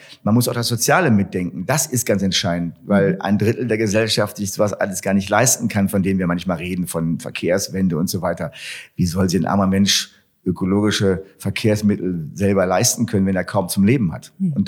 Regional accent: Wuppertal, North Rhine-Westphalia, Germany; Das heißt, ich bin hier in Wuppertal geboren, bin hier an Bord und bleibe auch hier vor Ort

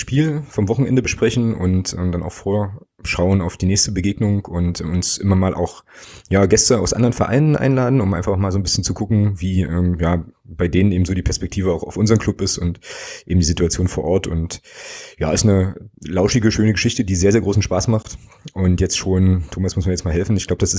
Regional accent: Magdeburg, Saxony-Anhalt, Germany; born there; Ich bin ja gebürtiger Magdeburger

